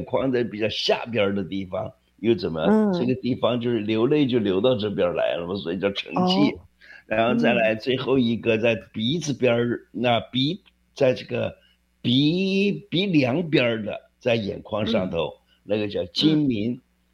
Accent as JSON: {"language": "Chinese", "country": "China", "said": "一小撮，我们中国人用的词儿啊，一小撮，"}